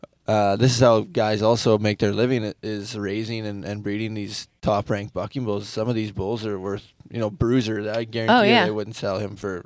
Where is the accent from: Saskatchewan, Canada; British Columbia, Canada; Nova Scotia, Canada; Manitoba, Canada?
Saskatchewan, Canada; Prince Albert; I'm from Prince Albert, Saskatchewan. So, yeah, his dad was the premier of our province.